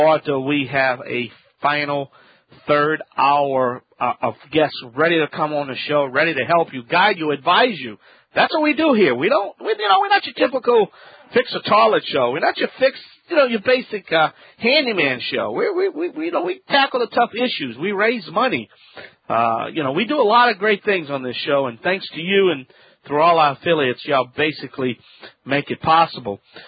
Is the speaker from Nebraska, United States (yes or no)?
no; New Orleans, Louisiana, United States; I'm the Cajun man from the Bayou Land. That's right, New Orleans born and New Orleans raised and New Orleans proud.